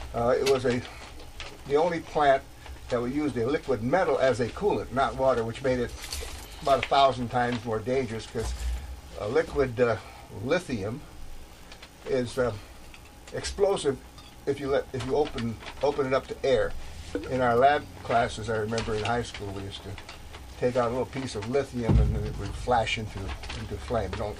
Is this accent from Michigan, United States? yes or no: yes; Detroit, Michigan, United States; I was brought up in Detroit and in Monroe County, just over the Wayne County line.